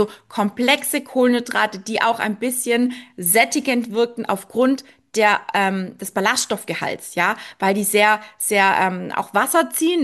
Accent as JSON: {"language": "German", "region": "Baden-Württemberg", "country": "Germany", "tie": "born there", "said": "ich bin da auch so ein kleiner Schnäppchenjäger, ne, so der gebürtige Schwabe"}